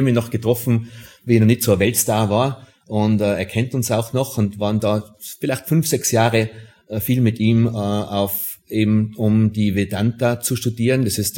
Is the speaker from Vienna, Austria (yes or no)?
no; Tyrol, Austria; Ich bin da in Tirol katholisch aufgewachsen